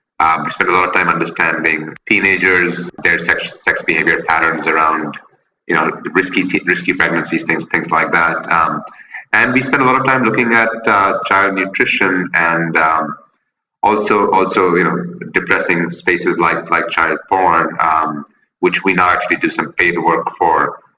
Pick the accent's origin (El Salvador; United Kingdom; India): India; also born or lived in United States / Europe / Asia; I was born and raised in India. I went to the U.S. to go to school, and you know, spent time in Europe and now Asia, and back and forth.